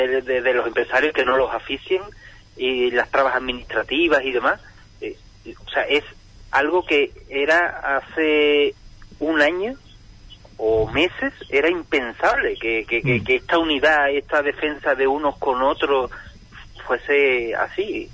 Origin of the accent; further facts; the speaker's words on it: San Juan del Puerto, Andalusia, Spain; ahora ya quedarían 10 días para empezar nuestras fiestas aquí en mi pueblo, en San Juan del Puerto